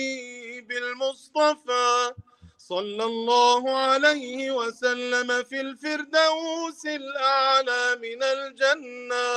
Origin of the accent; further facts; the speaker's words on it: Arizona, United States; وأنا من أريزونا من الولايات المتحدة الأمريكية